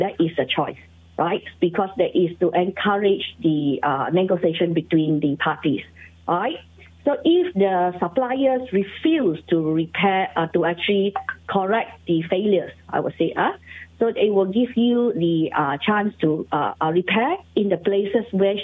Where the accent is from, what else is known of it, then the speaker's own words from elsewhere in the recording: Malaysia; I think Malaysian consumer behavior, we are very good, you know. At our being Malaysian, we are, never mind, you know, I am too bad, I buy a wrong thing, you know.